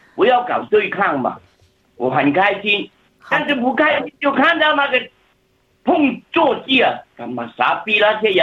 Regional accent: Guangdong, China; now in Australia; 我是广东人来的。

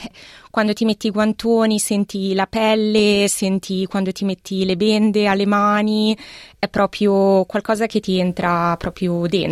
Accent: Modena, Emilia-Romagna, Italy; moved away as an adult; now in Milan, Italy; Allora, io sono originaria di Modena, sono nata e cresciuta a Modena, mi sono spostata a Milano per studiare scienze politiche ai tempi dell'università quando avevo 18 anni

